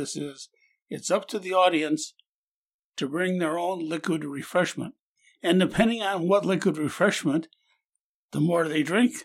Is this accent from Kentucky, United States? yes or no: no; Oshkosh, Wisconsin, United States; born there; I was born in Oshkosh, Wisconsin. Yes, there is an Oshkosh.